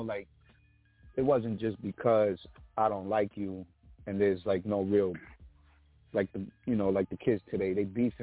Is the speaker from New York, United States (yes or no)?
yes; New York City, New York, United States; You know, I'm from Kingsbridge, Jerome Avenue in the Bronx.